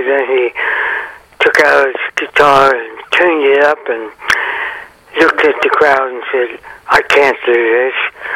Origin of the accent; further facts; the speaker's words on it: San Francisco, California, United States; I grew up around Frisco and the nightclubs, the Jazz Cats and all the great bass players.